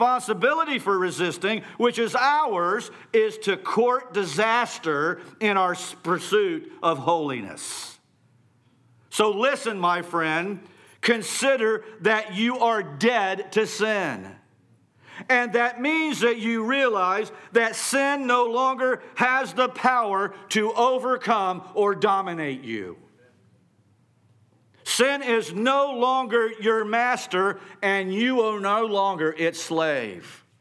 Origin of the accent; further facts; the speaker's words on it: West Virginia, United States; And, I'm from West Virginia, which means that we're not the brightest light and sharpest knife in the drawer.